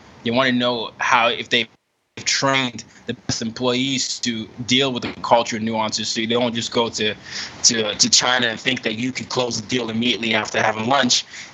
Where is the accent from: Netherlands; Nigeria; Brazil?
Nigeria; I grew up as the oldest of 3 boys, but, you know, as a Nigerian, you know, my dad being a diplomat, essentially I was always the minority everywhere I went. You know, you mentioned how I grew up in 5 countries and 4 continents.